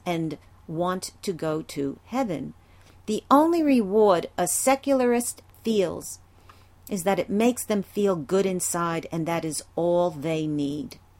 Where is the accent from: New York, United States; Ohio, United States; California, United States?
New York, United States; Brooklyn; moved away as an adult; I was raised and lived in Brooklyn, New York until I was 56 years old.